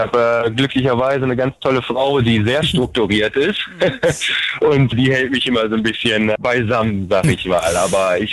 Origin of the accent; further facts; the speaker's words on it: Germany; now in United States; Ich habe in Deutschland bin ich sehr auf Rock und Altrock groß geworden.